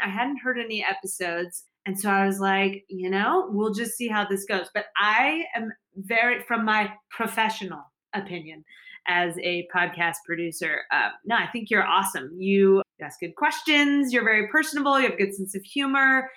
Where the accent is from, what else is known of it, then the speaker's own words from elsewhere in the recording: Kansas City, Missouri, United States; I'm from Kansas City originally, and I know that the club my parents belong to, they've put in courts.